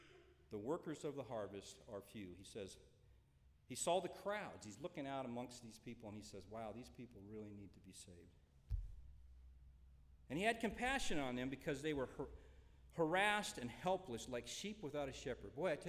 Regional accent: Waterford, California, United States; I grew up here. I mean, I was born here. I grew up in Waterford. My family's here. It's kind of fun to come back and realize this is where I started.

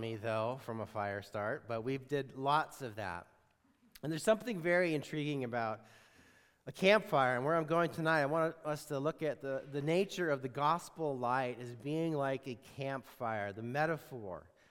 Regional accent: Montana, United States; Growing up in Montana, my brother and I have a sister as well

